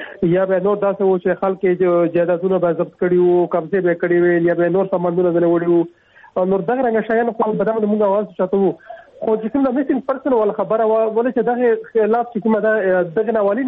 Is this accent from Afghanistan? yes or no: no; Khyber Pakhtunkhwa, Pakistan; او زه د جنوبي وزیرستان ته تعلق لرم